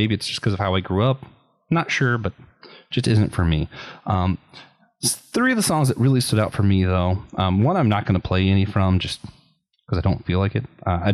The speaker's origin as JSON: {"language": "English", "region": "Florida", "country": "United States", "tie": "born or raised there", "said": "I grew up in Florida, North Carolina hurricane to Florida hurricanes, two different things."}